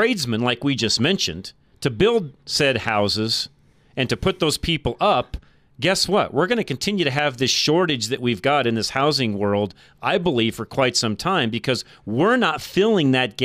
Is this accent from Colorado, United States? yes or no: yes; Boulder, Colorado, United States; especially growing up in Boulder around a liberal college campus.